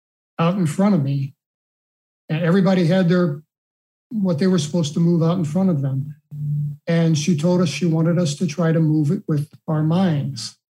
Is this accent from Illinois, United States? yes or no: no; St. Louis, Missouri, United States; now in Michigan, United States; Now, I grew up in St. Louis, Missouri, but eventually moved to Michigan.